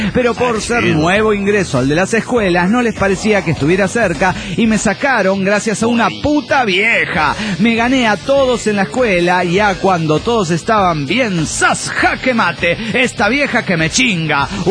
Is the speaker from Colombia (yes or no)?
no; Oaxaca, Mexico; a mi tierra oaxaqueña